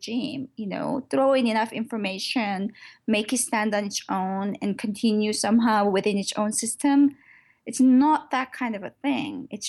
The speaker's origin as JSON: {"language": "English", "country": "South Korea", "tie": "born or raised there", "said": "I am Korean. I grew up in Korea, South Korea, and I come from separated families."}